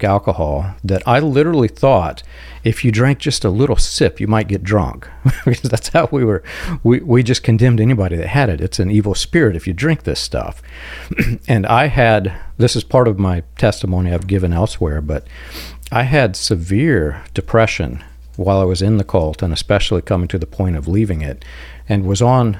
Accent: Indiana, United States; it all came back together in Indiana, in my home state.

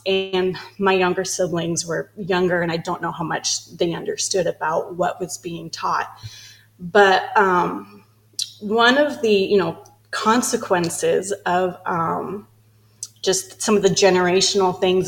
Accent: Vancouver, British Columbia, Canada; born there; So I was born in Vancouver, BC, and I was actually adopted as an older child

